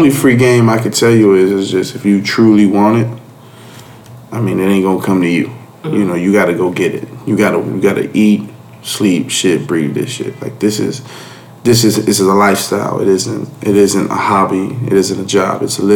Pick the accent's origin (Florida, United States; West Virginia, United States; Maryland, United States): Florida, United States; Hialeah; I'm a kid from Hialeah who knew nobody.